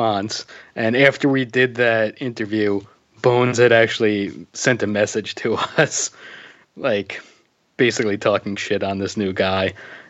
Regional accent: New Jersey, United States; Well, I grew up in New Jersey, in all fairness.

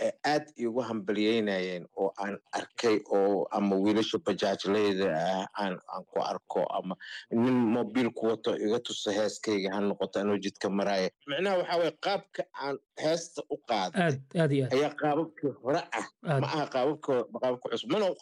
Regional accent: Mogadishu, Banaadir, Somalia; born or raised there

